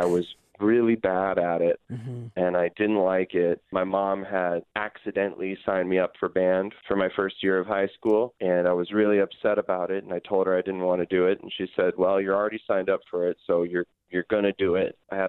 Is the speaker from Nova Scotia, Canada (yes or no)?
no; Fort McMurray, Alberta, Canada; I'm probably of the earlier generations of people to actually be born and raised in Fort McMurray.